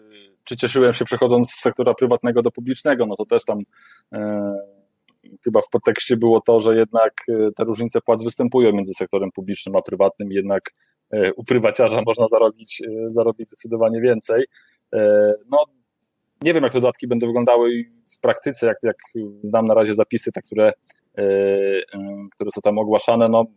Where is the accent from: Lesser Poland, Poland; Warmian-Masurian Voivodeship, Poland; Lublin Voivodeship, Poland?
Warmian-Masurian Voivodeship, Poland; Byłem takim typowym mazurnikiem, też pochodzę trochę z tamtych rejonów